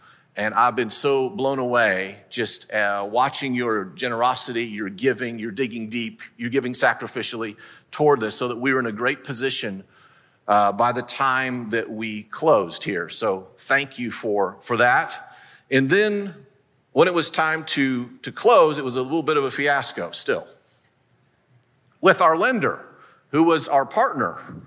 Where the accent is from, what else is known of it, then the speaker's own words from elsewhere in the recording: Oregon, United States; also born or lived in Charlotte; now in Winston-Salem, United States; I grew up in Oregon, lived in Charlotte at the time.